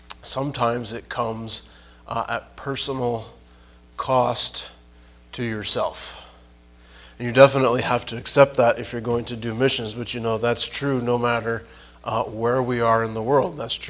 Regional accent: United States; And you know, we grew up here in the States.

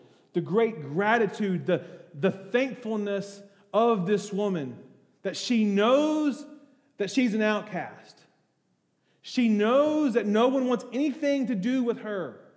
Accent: United States; well, I grew up in America and we're all Christian, aren't we?

